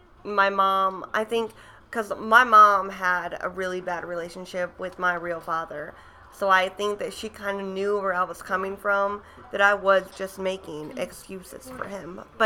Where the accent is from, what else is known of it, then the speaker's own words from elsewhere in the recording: Churubusco, Indiana, United States; You know, I'm from Cherubusco, small town girl.